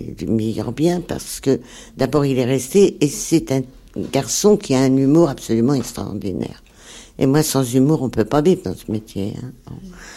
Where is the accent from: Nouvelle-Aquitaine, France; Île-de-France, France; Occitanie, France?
Île-de-France, France; Paris; born there; Je suis née à Paris, mais je suis née de parents d'origine russe et juive